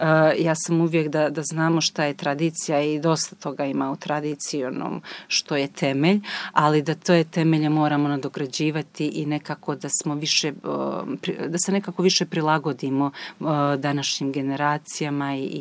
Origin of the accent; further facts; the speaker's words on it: Trebinje, Republika Srpska, Bosnia & Herzegovina; Mi kao Hercegovci, u stvari to ja dolazim iz Trebinja, pa kod mene je ta Hercegovina onako dosta kršovita